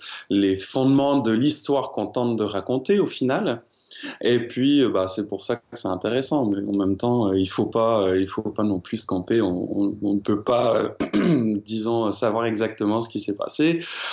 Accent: Montreal, Quebec, Canada; Je suis de Montréal à la base.

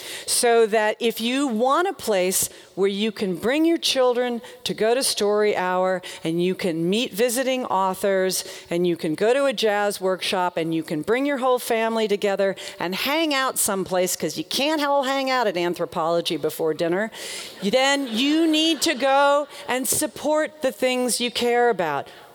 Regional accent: the South, United States; Growing up in the South, I used to think that Walmart killed small towns.

